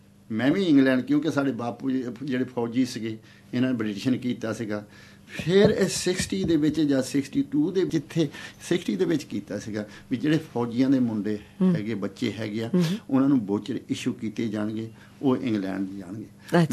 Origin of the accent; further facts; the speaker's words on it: Kariha, Punjab, India; ਨਵੇਂ ਸ਼ਹਿਰ ਦੇ ਕੋਲ ਪਿੰਡ ਕਰੀਹਾ ਸਾਡਾ।